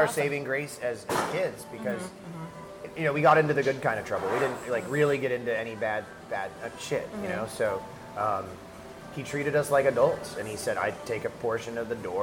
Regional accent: Palm Beach, Florida, United States; There was a couple venues in South Florida. Like, I was actually from Palm Beach.

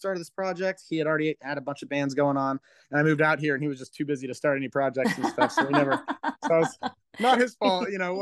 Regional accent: Frederick, Maryland, United States; moved away as an adult; now in Albuquerque, United States; I grew up in Frederick, Maryland, and it was really rough. It was very hateful. A lot of hateful rednecks where I grew up

